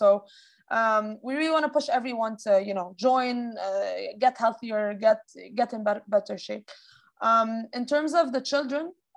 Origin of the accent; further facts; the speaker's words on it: Egypt; You know, I grew up in Egypt.